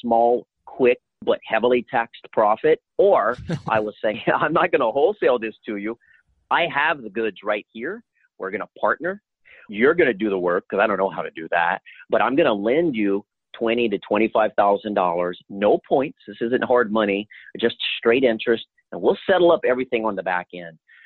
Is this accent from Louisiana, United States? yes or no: yes; Louisiana, United States; I'm originally from Louisiana.